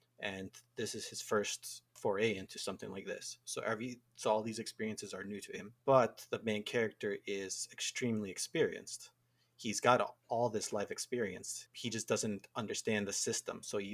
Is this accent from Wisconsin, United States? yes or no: no; Chicago, Illinois, United States; So I am from Chicago and I have a bachelor's in biology